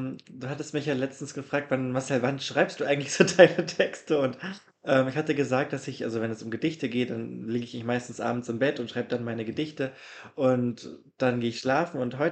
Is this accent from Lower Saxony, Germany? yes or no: no; Jena, Thuringia, Germany; ich komme aus Deutschland oder aus Jena und da haben wir eine Großstadt, da ist Haus an Haus